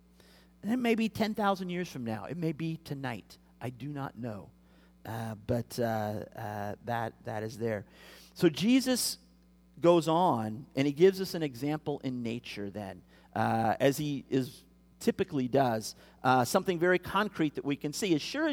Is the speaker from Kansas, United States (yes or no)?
yes; Kansas, United States; I grew up in Kansas, and, you know, in April, you could look out, and you could see the wheat fields